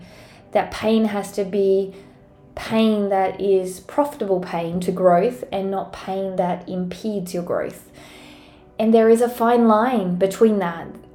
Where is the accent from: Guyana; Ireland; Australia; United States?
Australia; although I'm Australian.